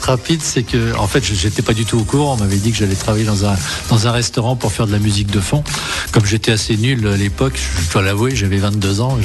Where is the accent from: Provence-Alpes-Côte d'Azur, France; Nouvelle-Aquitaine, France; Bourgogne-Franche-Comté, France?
Bourgogne-Franche-Comté, France; Avallon; De Lyon, je suis d'Avallon.